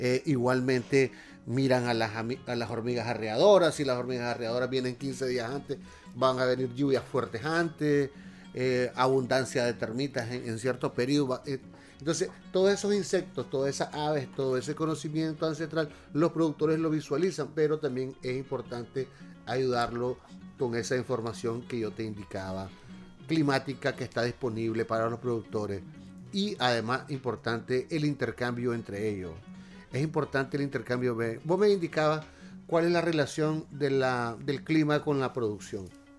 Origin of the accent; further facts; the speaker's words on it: Masatepe, Masaya, Nicaragua; Yo soy de Mazatepe, del municipio de Mazatepe.